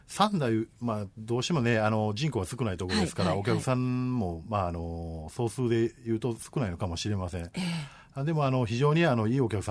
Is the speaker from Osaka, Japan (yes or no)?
no; Sanda, Hyogo, Japan; 私が三田出身で、まあ、三田で生まれ育って、うん、まあ、今も三田暮らしてるんですけども、まあ、地元ということで、まあ、実家が専業農家なんです。